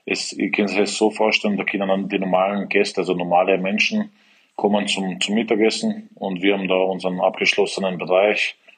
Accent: Wels, Upper Austria, Austria; born there; ich bin ein gebürtiger Wölser, war in der Linzer Akademie

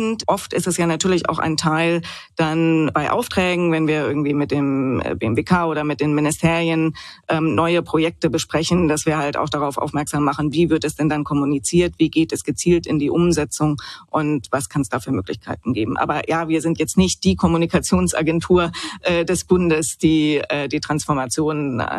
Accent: Southern Germany, Germany; ich komme aus Süddeutschland

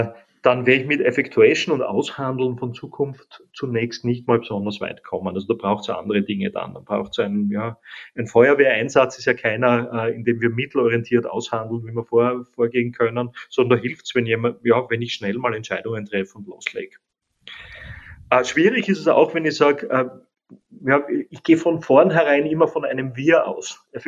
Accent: Austria

